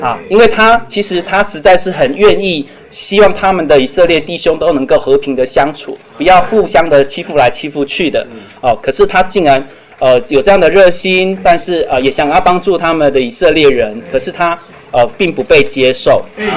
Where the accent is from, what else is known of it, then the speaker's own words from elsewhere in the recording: Tainan, Taiwan; 人家是说台南是一个很传统的城市，应该我们台南人比较传统才对啊。